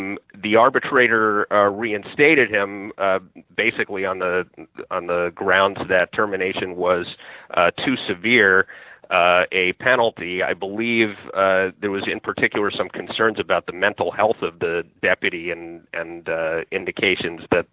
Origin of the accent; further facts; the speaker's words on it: Massachusetts, United States; Well, that's my home state, so I have to push back on that a little bit.